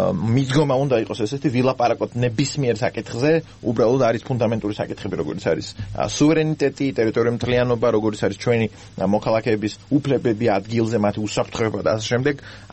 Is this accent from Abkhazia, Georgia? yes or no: yes; Gali, Abkhazia, Georgia; მე თვითონ გალიდან ვარ